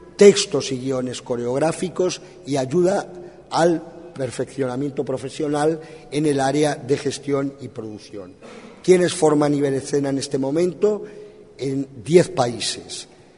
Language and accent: Spanish; Uruguay; a mí como uruguayo